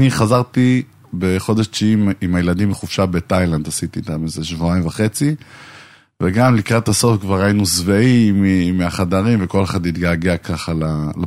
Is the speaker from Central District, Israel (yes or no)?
no; Goren, Northern District, Israel; אני ממושב גורן.